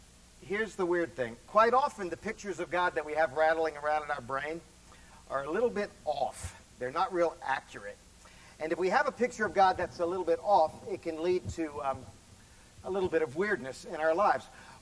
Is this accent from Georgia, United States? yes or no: yes; Atlanta, Georgia, United States; I'm from Atlanta, Georgia. I'm an actor.